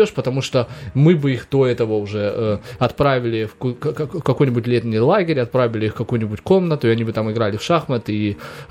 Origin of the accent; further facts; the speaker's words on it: North Caucasus, Russia; Я помню, я с Кавказа, у нас было много очень кавказцев